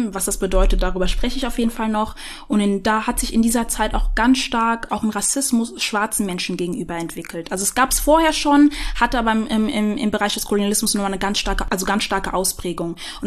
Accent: Rüsselsheim, Hesse, Germany; Aber ich bin Rüsselsheimerin.

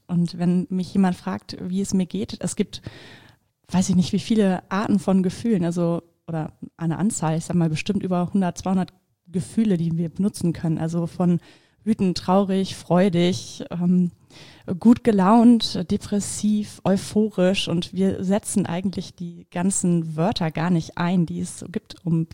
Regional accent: Bremen, Germany; weil ich bin halt in Bremen geboren und aufgewachsen. Meine Familie lebt da, mein Freund ist

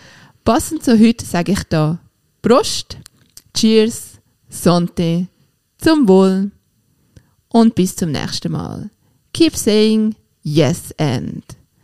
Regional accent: Switzerland; accent: Swiss; Für die, die meinen Schweizer Dialekt immer noch nicht verstehen.

